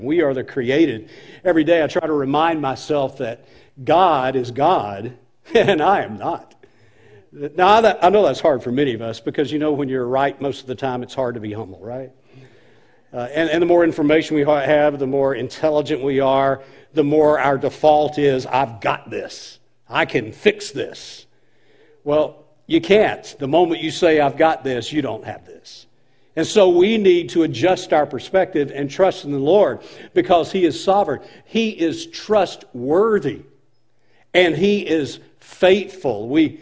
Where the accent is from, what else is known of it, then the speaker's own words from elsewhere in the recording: Alabama, United States; I grew up in Alabama in the 60s, and I saw so much social injustice. Man, it was a very racially charged time.